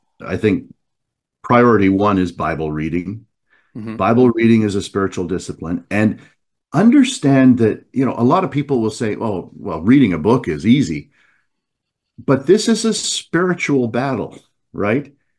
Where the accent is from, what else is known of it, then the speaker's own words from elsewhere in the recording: North Bay, Ontario, Canada; attempting to replicate the railways around North Bay, Ontario, my hometown, in late September of 1978.